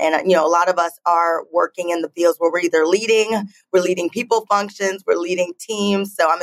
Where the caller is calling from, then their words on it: San Francisco, California, United States; I'm dialing in from San Francisco.